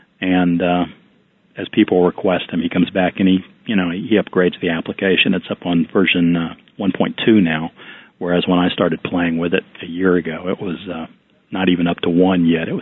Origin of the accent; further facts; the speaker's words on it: United States; Being an American, everything's just under what it really is.